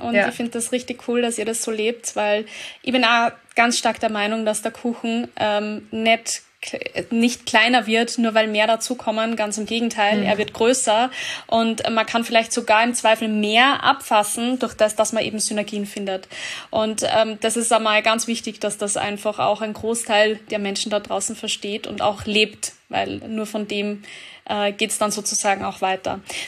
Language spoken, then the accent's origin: German; Austria; was mir bei uns in Österreich total fehlt.